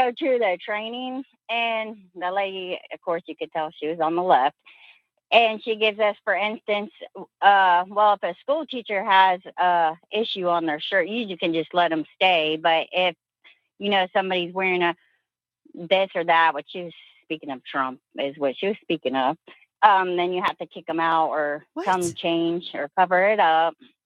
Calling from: Dayton, Ohio, United States; Dayton, Ohio area.

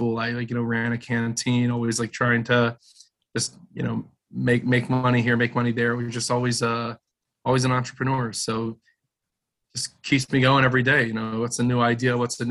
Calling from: Cleveland, Ohio, United States; I'm located in Cleveland, Ohio.

